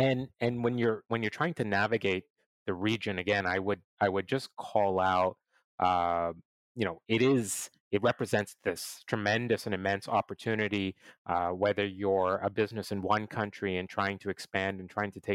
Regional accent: Canada; now in Singapore; Myself, I'm originally a Canadian, and I've been in Singapore and Asia for the last 15 years

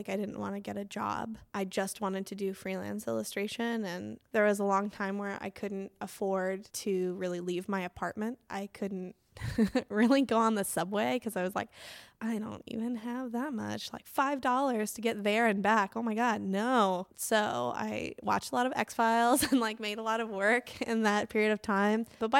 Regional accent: Lincoln, United States; now in New York, United States; if you're making $30,000 a year in, like, my hometown of Lincoln, I think you're ballin'.

